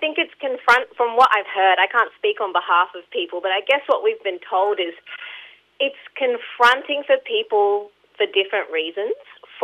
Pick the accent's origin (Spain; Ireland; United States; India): India; now in Australia; I'm an Indian immigrant, I'm a woman